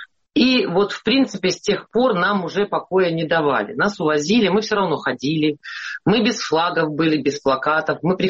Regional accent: Russia; И каждый раз я говорила, я россиянка, показывала паспорт.

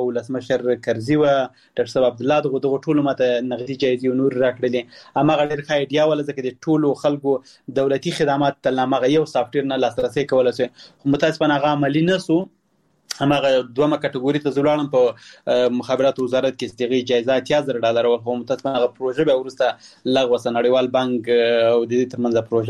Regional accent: Muqur, Ghazni, Afghanistan; زو غزنی ولایت مقر ولسوالی بزکو کلی کال ته زیږیدلې

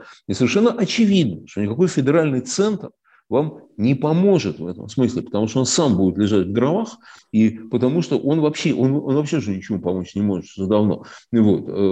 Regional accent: Siberia, Russia; мы все русские, оно совершенно не мешает тому, что возникает ощущение, что, вообще-то говоря, мы сибиряки. кроме этого, да, мы сибиряки, мы же, ну да, нет, конечно, мы русские, да, но мы сибиряки.

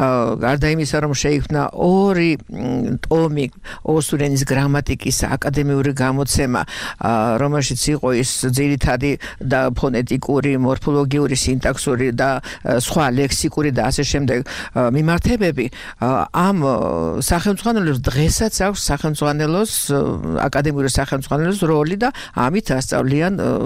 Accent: Kakheti, Georgia; also born or lived in Znauri; მე მართალია კახეთში დავიბადე, მაგრამ თითქმის სანახერო თავარ კახეთსა და ზნაურის რაიონში გაზრდილი. იმიტომ რომ სკოლაში კახეთში სწავლობდი, ზნაურში სწავლობდი.

